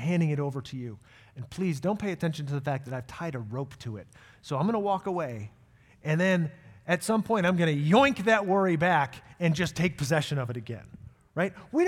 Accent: Northeast, United States; I grew up Irish Catholic in the Northeast, so I'm like a ninja with worry.

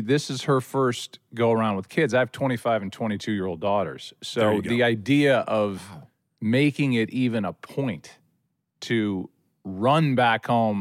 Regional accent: St. Louis, Missouri, United States; We're actually between homes in my hometown of St. Louis.

